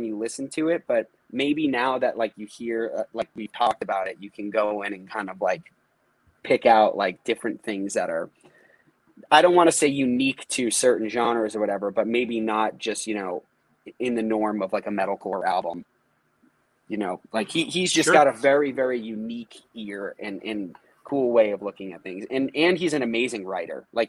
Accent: Northeast, United States; Just growing up in the Northeast, everyone played in basements, shows, practices, whatever.

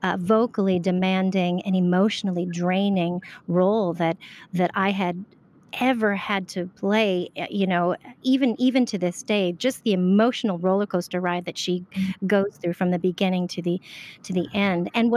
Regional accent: San Diego, California, United States; also born or lived in Orlando, Florida; I grew up in San Diego and Orlando, Florida, so snow was very new to me.

